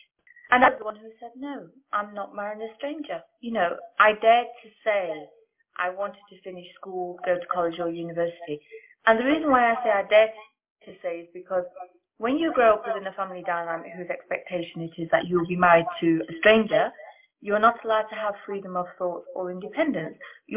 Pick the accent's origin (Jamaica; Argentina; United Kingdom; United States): United Kingdom; England; I was born in England. I'm one of seven sisters and I have one brother. And England is my home. I don't know any country bar England. My parents were Indian Sikh.